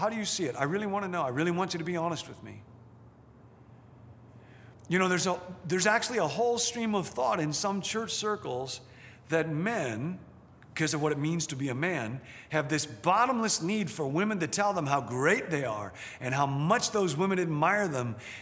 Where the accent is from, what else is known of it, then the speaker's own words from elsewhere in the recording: Rockford, Illinois, United States; I had spoken someplace in my hometown, Rockford, Illinois, and the local newspaper did an article about it.